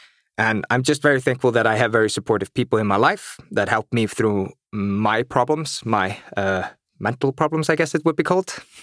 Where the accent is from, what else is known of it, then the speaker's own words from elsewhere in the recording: Iceland; So I'm from Iceland.